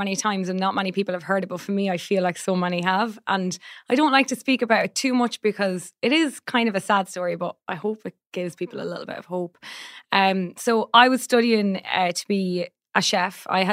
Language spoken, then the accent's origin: English; Ireland; And as an Irish person, as we do, I felt bad for them.